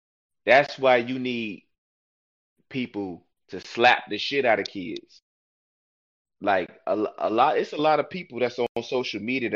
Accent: Newport News, Virginia, United States; I'm from Newport News. I say this shit every fucking episode. Allen Iverson was ours.

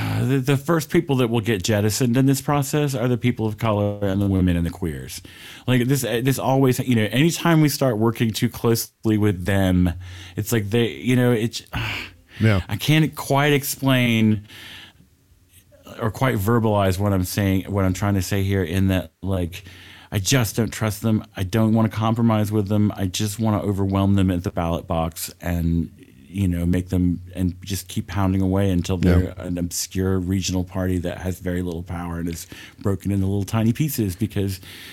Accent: Georgia, United States; I live in racist, you know, redneckistan, and I grew up in South Georgia, and I came out of the closet at 14 years old in 1980 or something

